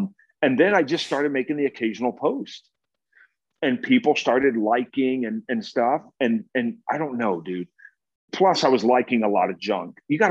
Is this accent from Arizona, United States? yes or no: yes; Tucson, Arizona, United States; Alex Verdugo from my hometown, Tucson, Arizona, hit